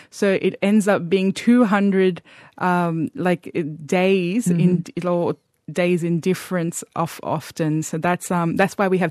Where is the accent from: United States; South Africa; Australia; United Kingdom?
Australia; being a young Zoroastrian growing up in Australia, you know, you hope to marry someone of the same religion.